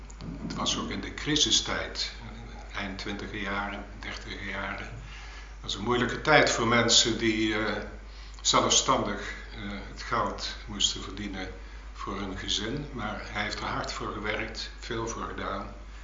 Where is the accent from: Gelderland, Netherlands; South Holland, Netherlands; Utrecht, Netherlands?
Gelderland, Netherlands; Nijmegen; Ik ben geboren in Nijmegen in 1926 in een huis in de Arend-Noorduinstraat, dat is vlakbij het station.